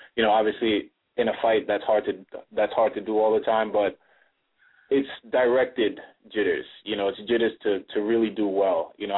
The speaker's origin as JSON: {"language": "English", "region": "New York", "country": "United States", "tie": "born or raised there", "said": "You know, New York is crazy, man. You know, I grew up in New York, man. Obviously, you know, it's hard to go through life in New York without coming to one or two bumps or bruises in the streets."}